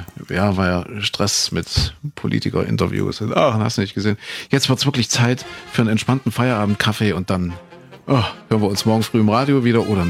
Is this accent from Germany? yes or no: yes; Saxony, Germany; Da, wo ich herkomme, in Sachsen